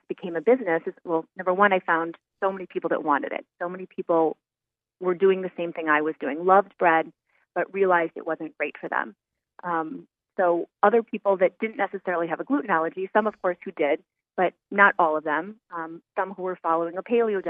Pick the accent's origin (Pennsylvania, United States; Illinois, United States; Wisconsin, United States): Wisconsin, United States; I'm originally from Wisconsin, and I'm from farm country.